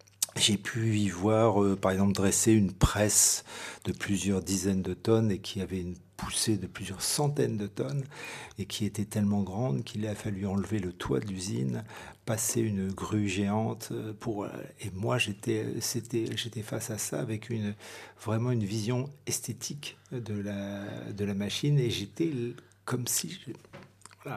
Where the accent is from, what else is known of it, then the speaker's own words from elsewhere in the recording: Chartres, Centre-Val de Loire, France; Alors oui, je suis né à Chartres de parents qui sont nés à Chartres et puis à Luisan. Et donc je suis à Chartres et en Eure-et-Loire depuis au moins 350 ans.